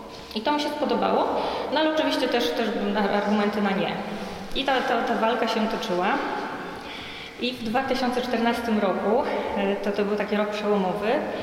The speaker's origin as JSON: {"language": "Polish", "town": "Łódź", "region": "Łódź Voivodeship", "country": "Poland", "lives_now": "Warsaw, Poland", "said": "ponieważ przyjechałam z Łodzi i szukałam wspólnoty, nie znam tutaj nikogo w Warszawie"}